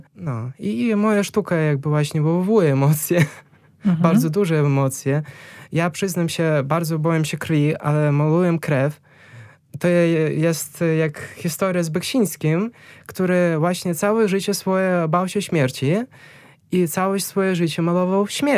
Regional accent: Belarus; Polish is a second language; Ja jestem sam z Białorusi

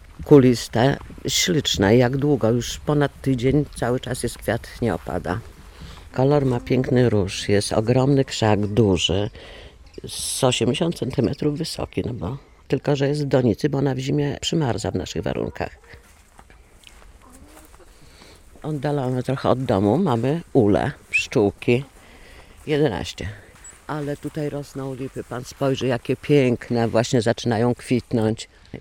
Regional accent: Lublin, Lublin Voivodeship, Poland; Pochodzimy oboje z mężem z Lublina. Urodziliśmy się w Lublinie.

